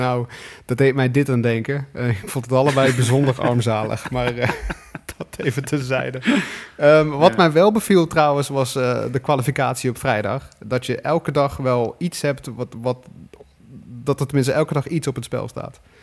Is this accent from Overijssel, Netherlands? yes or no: no; Limburg, Netherlands; Ik kan me nog herinneren dat ik als kleine jongen in Limburg naar de stockcar races in Postergold ging.